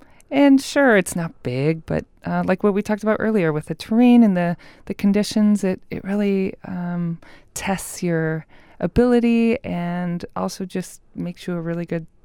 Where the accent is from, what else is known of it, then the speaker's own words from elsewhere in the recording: Girdwood, Alaska, United States; growing up in Girdwood.